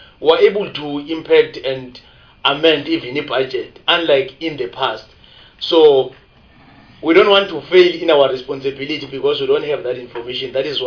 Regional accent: Mpumalanga, South Africa; I'm from Mpumalanga

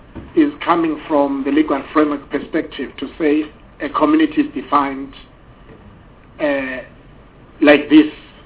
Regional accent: KwaZulu-Natal, South Africa; For instance, I come from Mzimela Traditional Authority. There are 26 headmen.

